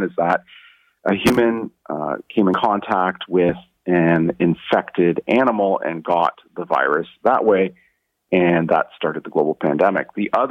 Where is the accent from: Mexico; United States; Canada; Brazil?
Canada; You know, as a Canadian of Asian descent myself, I have been subject firsthand to anti-Asian racism and discrimination.